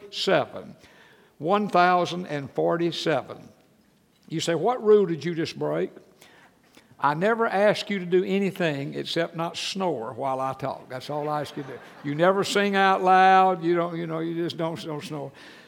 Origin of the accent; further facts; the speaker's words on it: Georgia, United States; also born or lived in Tennessee; Like, when we lived in Tennessee, you had winter clothing and you had non-winter clothing. And I was raised that way in Georgia.